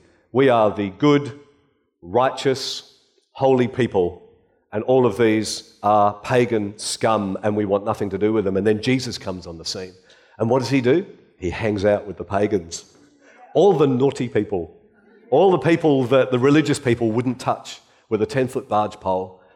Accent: Western Australia, Australia; because I'm from Western Australia

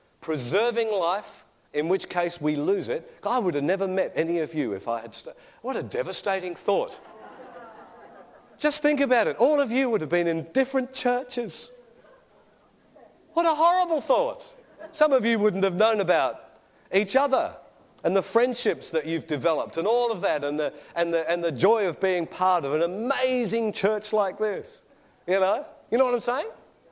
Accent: Perth, Western Australia, Australia; Now, I'm originally from Perth.

